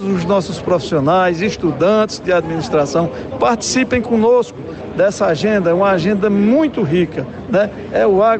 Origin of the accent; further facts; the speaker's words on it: Ceará, Brazil; homenageando a este cearense, que agora não é mais só cearense, também sou mato-grossense.